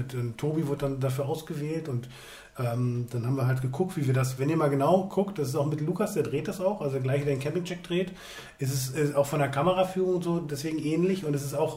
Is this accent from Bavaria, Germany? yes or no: no; Münster, North Rhine-Westphalia, Germany; ich komme ja gebürtig aus NRW, aus Münster, aus Ringgerode, so ein kleines Kaff.